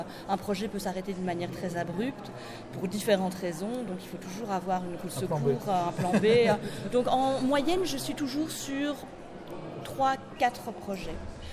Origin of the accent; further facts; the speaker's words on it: Namur, Wallonia, Belgium; also born or lived in Brussels; now in Paris, France; je suis née à Bruxelles, mais j'ai grandi à Namur. Et c'est Namur, ma ville.